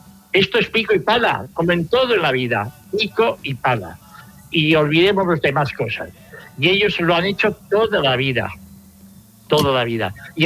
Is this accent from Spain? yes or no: yes; Vitoria, Basque Country, Spain; born there; Yo nací en Vitoria y recuerdo que con 14 años, en 1955, escuché por primera vez a … me eché a llorar.